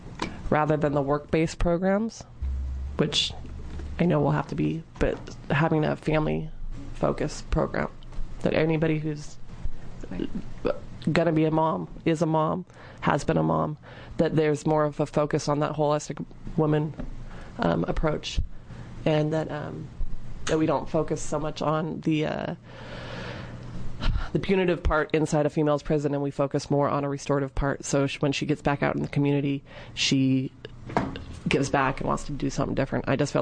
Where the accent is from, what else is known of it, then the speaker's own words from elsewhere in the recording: Oregon, United States; I'm from Benton County, so Benton County wants you to automatically go into outpatient treatment